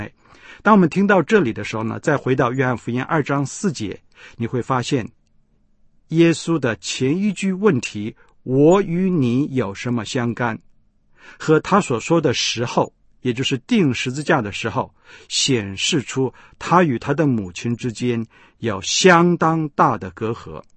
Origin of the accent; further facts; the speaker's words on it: China; 不但与我们中国人的孝道美德背道而驰